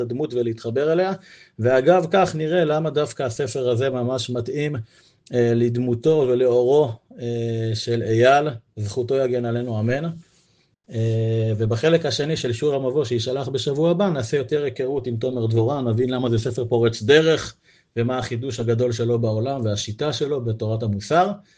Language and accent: Hebrew; Beit Gamliel, Central District, Israel; גם אני גדלתי בבית גמליאל